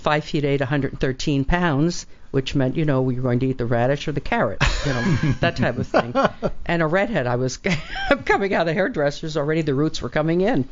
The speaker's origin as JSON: {"language": "English", "region": "New York", "country": "United States", "also_born_or_lived": "New Jersey", "moved": "as an adult", "lives_now": "Chicago, United States", "said": "I had just moved to Chicago. I'm originally from New York and New Jersey, but I had moved to Chicago because I was working"}